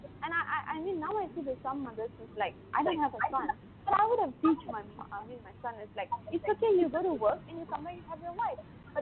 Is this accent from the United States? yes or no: no; Malaysia; And I said, look, you're in UK and I'm Malaysian.